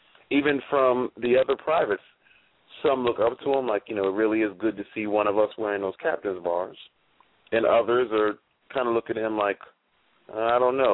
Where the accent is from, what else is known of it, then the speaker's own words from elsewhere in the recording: New York, United States; moved away as an adult; now in San Francisco Bay Area, United States; Because I grew up in New York, lived there for over 30-something years before I finally moved out to the Bay Area.